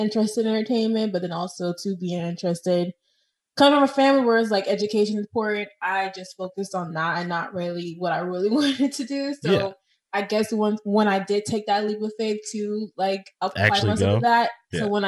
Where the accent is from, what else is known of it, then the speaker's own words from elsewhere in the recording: Pennsylvania, United States; I'm really from Pennsylvania, but, like, I've been in Florida for a long time